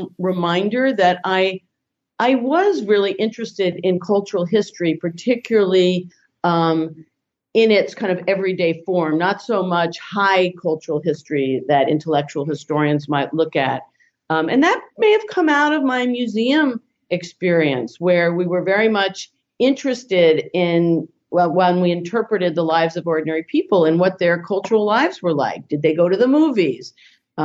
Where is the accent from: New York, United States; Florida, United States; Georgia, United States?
New York, United States; I grew up in the New York area.